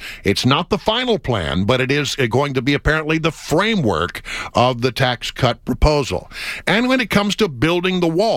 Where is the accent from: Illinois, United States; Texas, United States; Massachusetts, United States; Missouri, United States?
Texas, United States; I believe I'm from that part of the world. I'm from West Texas, and I believe a wall would make a difference.